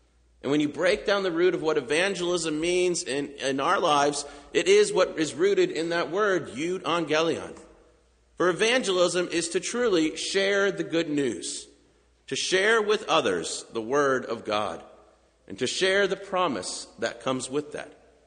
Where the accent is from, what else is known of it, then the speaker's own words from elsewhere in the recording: Orlando, Florida, United States; I think back to the church that I grew up in outside Orlando.